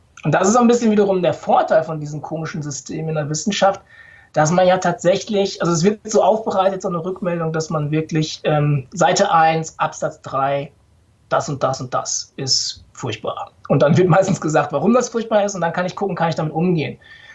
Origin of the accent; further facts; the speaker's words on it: North Rhine-Westphalia, Germany; born there; ich bin im Ruhrgebiet geboren, tatsächlich, also auf Kohle geboren